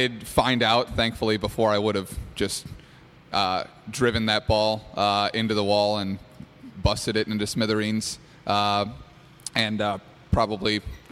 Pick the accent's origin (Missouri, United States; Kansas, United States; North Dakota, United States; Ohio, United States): Missouri, United States; St. Louis; We're both from St. Louis. We were both coaching high school teams from St. Louis, but it took us traveling across the country to actually talk to each other for the first time.